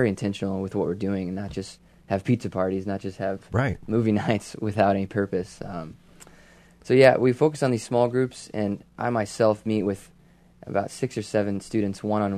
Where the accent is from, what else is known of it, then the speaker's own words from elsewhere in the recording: Charleston, Illinois, United States; So I grew up in Charleston, and I went to school at Eastern Illinois, graduated there with exercise science.